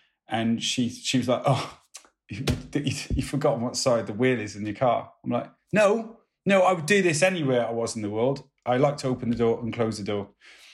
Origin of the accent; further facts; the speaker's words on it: Wales, United Kingdom; also born or lived in United States; But I'm Welsh, so it's allowed.